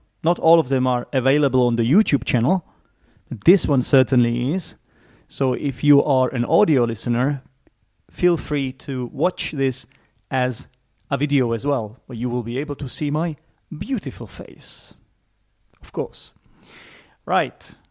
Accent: Czechia; English is a second language; I'm an English teacher from the Czech Republic.

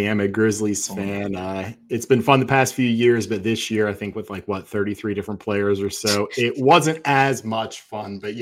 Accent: Pittsburgh, Pennsylvania, United States; I grew up in Pittsburgh. We didn't have a team, you know?

